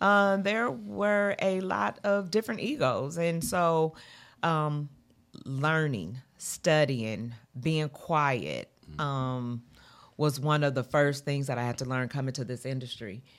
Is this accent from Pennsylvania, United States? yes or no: no; California, United States; And so most of my clients wore the silk press because we're from California.